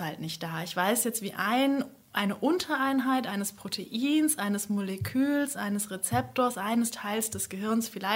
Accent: Essen, North Rhine-Westphalia, Germany; Ruhrgebietskind.

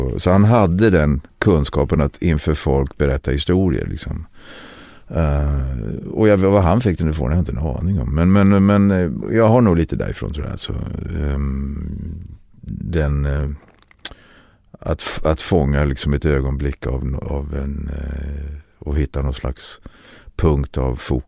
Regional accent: Nybro, Kalmar County, Sweden; also born or lived in Reftele; Jag kommer från Marsjö, Nybro där. Men så flyttade vi till Räftele som när jag var 10 år. Som också ett litet samhälle på västra delen av Småland.

